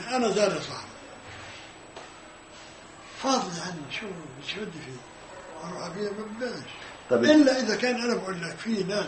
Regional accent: Palestine; قديش بدك مصاري بدري أنا فلسطيني خذ هذه سجاني

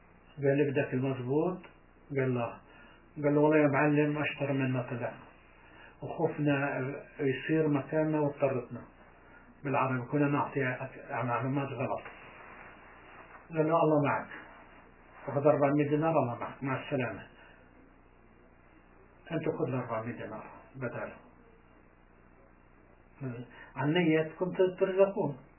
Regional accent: Palestine; moved away; احنا طلعونا من فلسطين على مصر شو نعرف؟

